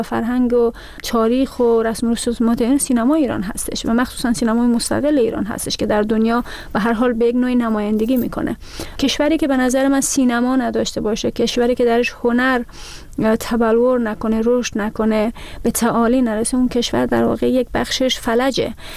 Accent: Slovakia; من شهروند اسلوواکی هستم، در اسلوواکی درس خوندم، بزرگ شدم

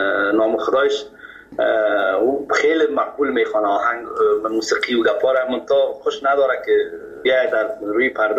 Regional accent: Kabul, Afghanistan; در فامیل که ما بزرگ شدیم ما از مردم خود کابل هستیم، از شهر کونه کابل.

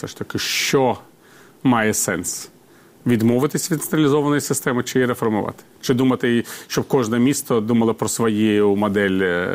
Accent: Kyiv, Ukraine; Я вам нагадаю, так як ми кидаємо кияни, їздили до Львова десятиріччями

